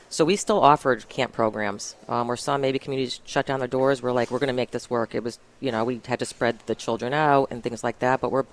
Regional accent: Rocky Hill, Connecticut, United States; now in Glastonbury, United States; I grew up in Rocky Hill, and when I was little, my parents would take me over on the ferry to Glastonbury

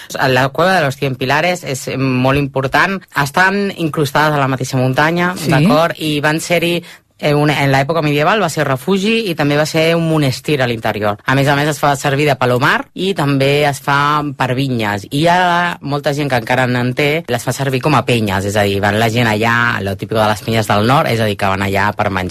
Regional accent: Enciso, La Rioja, Spain; Correcte, que és el meu poble.

